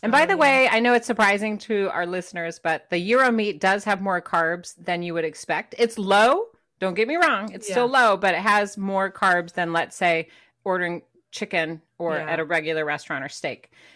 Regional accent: Detroit, Michigan, United States; I'm from Detroit. We have a Greek town I grew up eating a lot of Greek food in Michigan.

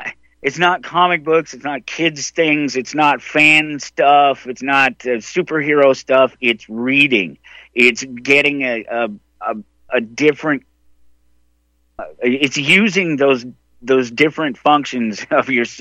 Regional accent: Denver, Colorado, United States; because I come from a football town. I'm from Denver, and I'm from the 70s and 80s

